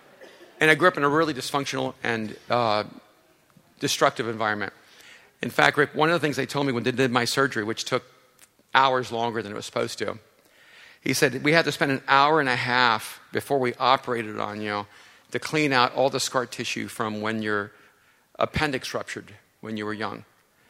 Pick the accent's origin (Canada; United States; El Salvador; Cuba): El Salvador; And I'm from El Salvador. I'm an immigrant. Got in on time, in time.